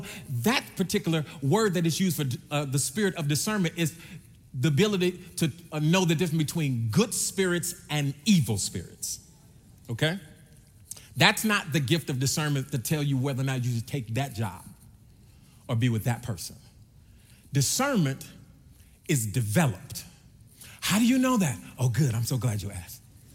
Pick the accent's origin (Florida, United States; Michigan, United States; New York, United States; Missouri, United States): Missouri, United States; St. Louis; When I was a child, I grew up in St. Louis, Missouri, and I remember being able to go far away from my house to go play.